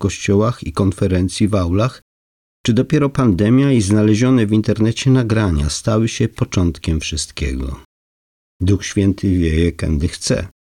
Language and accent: Polish; Subcarpathian Voivodeship, Poland; now in Warsaw, Poland; Pochodzę z Podkarpacia, na co dzień mieszkam w Warszawie